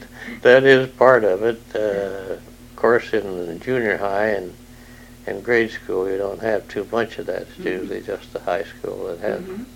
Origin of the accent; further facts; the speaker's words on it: North Dakota, United States; born there; also born or lived in Canada / Taylorville, United States; now in Decatur, United States; Well, I was born in North Dakota, and we lived in Canada for a few years, and then we spent quite a bit of time in Taylorville and came up here in 1947.